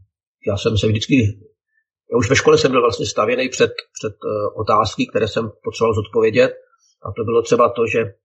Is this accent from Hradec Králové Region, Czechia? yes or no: yes; Hradec Králové, Hradec Králové Region, Czechia; vyrostl jsem tady v Hradci Králové, vyrostl jsem v křesťanské rodině